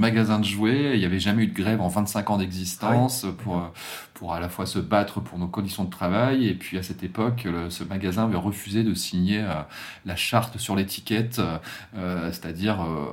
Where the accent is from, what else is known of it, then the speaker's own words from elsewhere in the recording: Hauts-de-France, France; Je viens du Pas-de-Calais, d'un petit village, c'est le village où oublier ces petites villes qui ont disparu, avec la désindustrialisation